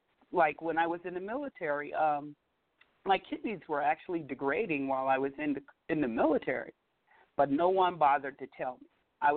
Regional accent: Charleston, South Carolina, United States; I'm from Charleston, South Carolina. I'm going to head back to Charleston to live.

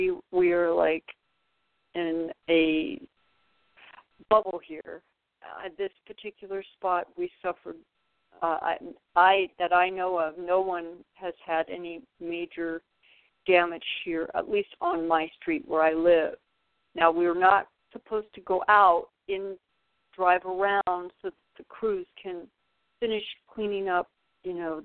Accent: California, United States; As you all know, I'm from California, and Santa Ana winds were about as strong as I've been in.

